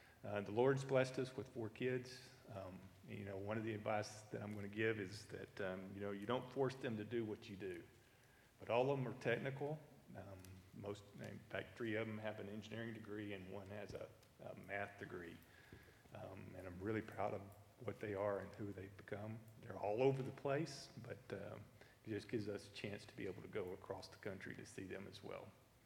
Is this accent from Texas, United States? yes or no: yes; Texas, United States; And I was from Texas, and that just ain't gonna happen.